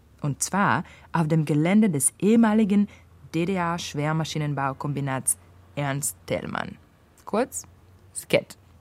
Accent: Varna, Varna Province, Bulgaria; German is a second language; Am bulgarischen Standort Varna. Am Schwarzen Meer. Also, hier in meiner Heimatstadt.

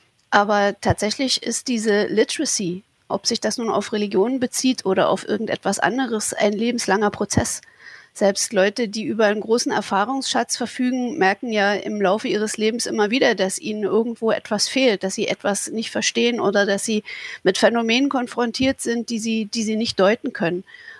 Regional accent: East Germany, Germany; Ich bin ja in Ostdeutschland aufgewachsen und da waren wir als religiöse Leute, als religiös sozialisierte Leute eine krasse Minderheit

